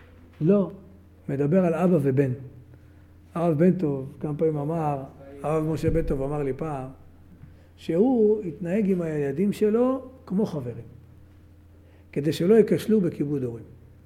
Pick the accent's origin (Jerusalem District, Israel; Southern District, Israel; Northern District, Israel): Jerusalem District, Israel; Jerusalem; אני ירושלמי, לא יודע לשחות באמבטיה.